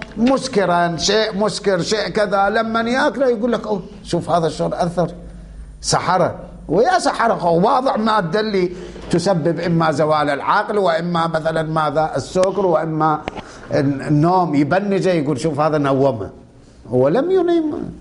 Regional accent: Iraq; احنا عندنا بالعراق كان يقولوا له ملبس نوع من انواع الحلويات

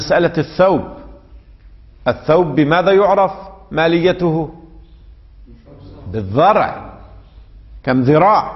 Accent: Lebanon; يعني ما يسمى عندنا في لبنان الشمام

